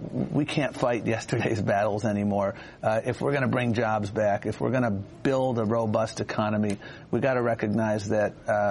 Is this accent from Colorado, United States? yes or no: no; Buffalo, New York, United States; I grew up in Buffalo, New York, strong union town.